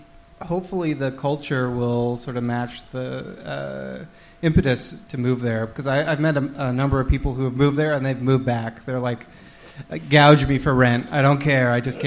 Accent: Hamilton, Ontario, Canada; now in Toronto, Canada; I grew up in Hamilton, Ontario.

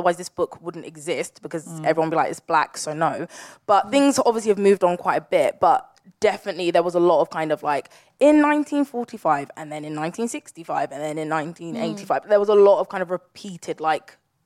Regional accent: Nigeria; we always kind of joke about the fact that like we're Nigerian girls, so everything's kind of got like a pound sign somewhere.

